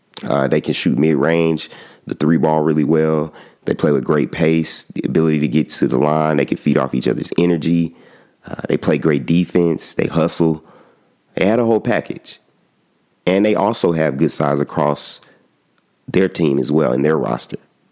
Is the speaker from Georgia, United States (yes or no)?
no; Chicago, Illinois, United States; My hometown state, Illinois. You know, I was born in Chicago on the West Side. Shout out to the West Side. So my home state, Illinois, is going to bring this thing home.